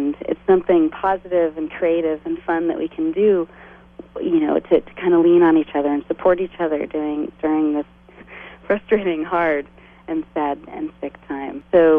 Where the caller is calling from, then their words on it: Albany, California, United States; I'm calling from Albany, California. I'm 23 years old